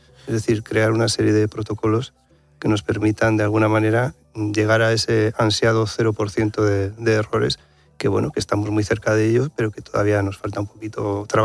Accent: Santander, Cantabria, Spain; porque yo soy de Santander

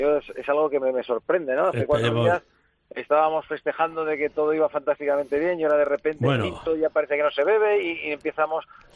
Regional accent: Ponferrada, Castile and León, Spain; me sentí hasta profeta en mi tierra, en Ponferrada

